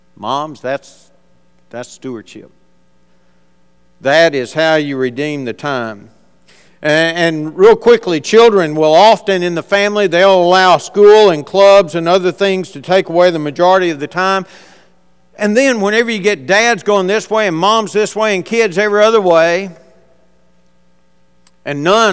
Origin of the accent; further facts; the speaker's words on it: Huntsville, United States; Growing up in Huntsville, I had a friend.